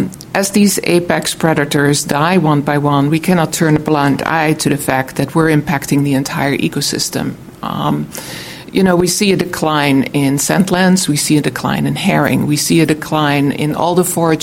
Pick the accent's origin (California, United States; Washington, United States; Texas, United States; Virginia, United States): Washington, United States; Friday Harbor; I'm from Friday Harbor, San Juan Island